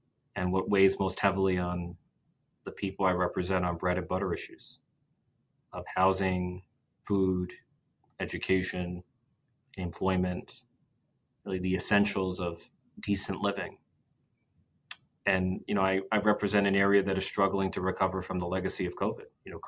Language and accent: English; New York City, New York, United States; The starting point for me is the Bronx. I was born and raised in Bronx, New York, which is one of the poorest counties in America. I spent most of my life in poverty.